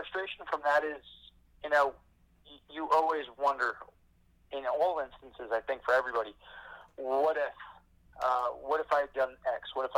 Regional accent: Long Island, New York, United States; Yeah, so I was born on Long Island. Haven't gotten very far still on Long Island, but it's definitely a different world than a lot of other places.

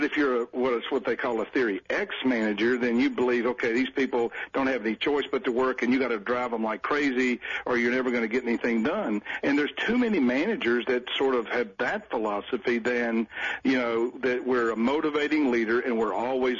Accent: Memphis, Tennessee, United States; now in Virginia, United States; No, actually in Virginia, but I sound like I'm from Texas or from Memphis, which is where I'm really from.

